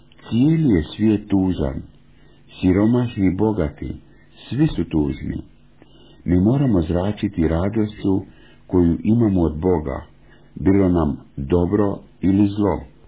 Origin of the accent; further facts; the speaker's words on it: Switzerland; 14 godina se molim Bogu da mi dozvoli da dođem k vama propovijedati, jer ja sam Švicarac.